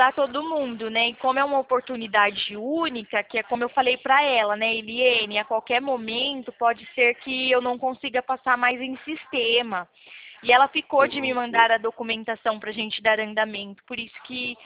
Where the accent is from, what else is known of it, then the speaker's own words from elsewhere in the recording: Americana, São Paulo, Brazil; eu sou do Banco Itaú, eu sou de Americana, São Paulo.